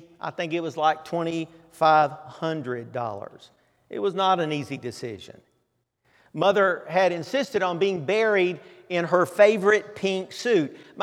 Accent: Tennessee, United States; also born or lived in Florida / South Carolina / Kentucky; I was born in Florida, I was raised in Tennessee. After Connie and I got married, a few years later, we moved to South Carolina, where I went to Bible college. We moved back to Tennessee.

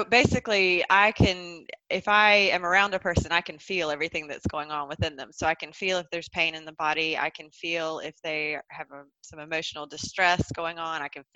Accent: North Carolina, United States; as you may be able to hear from my accent, I am not from around these parts. I grew up in the Southeast, in North Carolina, in the States, and grew up in quite a conservative area, conservative backgrounds.

